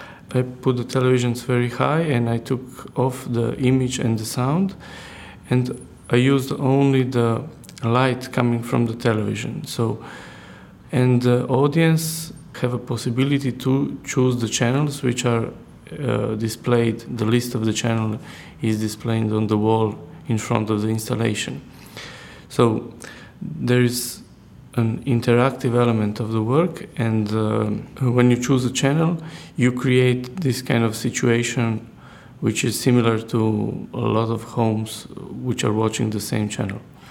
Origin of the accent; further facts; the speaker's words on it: Rijeka, Primorje-Gorski Kotar County, Croatia; English is a second language; I come from Croatia, where from one town called Rijeka, where I was born and where I still live now.